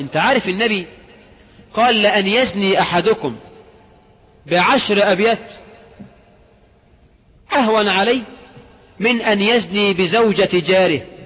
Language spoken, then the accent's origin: Arabic; Egypt; لكن بفعلا اللي بتنتقب عندنا في مصر غالبا يعني غالبا بتنتقب لله